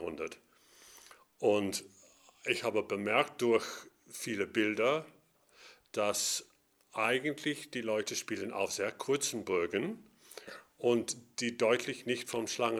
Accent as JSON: {"language": "German", "region": "Scotland", "country": "United Kingdom", "second_language": "German", "lives_now": "Cologne, Germany", "said": "Ich bin aus Schottland. Ich bin eigentlich Geiger."}